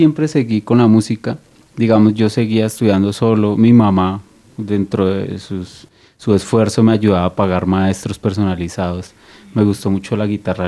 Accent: San Martín, Meta, Colombia; also born or lived in Villavicencio; Yo crecí en San Martín. De ahí nos fuimos para Villavicencio. Y ahí terminé mis estudios en el Colegio Francisco José de Caldas.

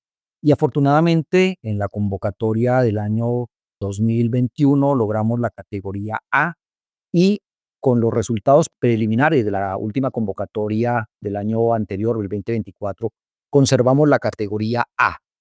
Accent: Duitama, Boyacá, Colombia; born there; Mi familia es de origen campesino, yo soy nacido en Duitama, en el departamento de Boyacá. Mis abuelos trabajaron la tierra, mis padres digamos que ya se alejaron un poco, pero siempre he tenido esa vena de campesino

